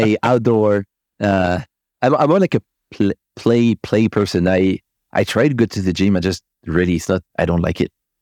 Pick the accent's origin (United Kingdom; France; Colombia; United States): France; now in Indonesia; And I feel so good when I'm back from my home country, France, to Bali.